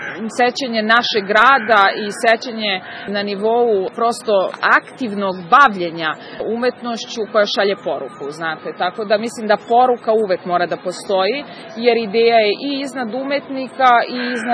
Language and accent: Serbian; Kragujevac, Šumadija, Serbia; posvetim baš upravo mom rodnom gradu, Kragujevcu